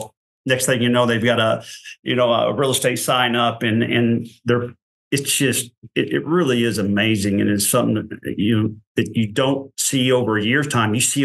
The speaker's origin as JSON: {"language": "English", "region": "Oklahoma", "country": "United States", "said": "Now, I came from Oklahoma, and I thought it was the worst thing I'd ever seen."}